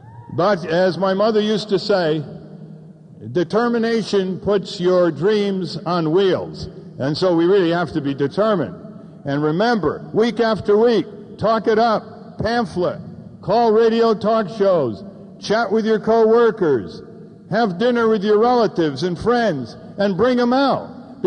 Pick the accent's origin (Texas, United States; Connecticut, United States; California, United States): Connecticut, United States; That's equal to the whole population of my hometown in Connecticut.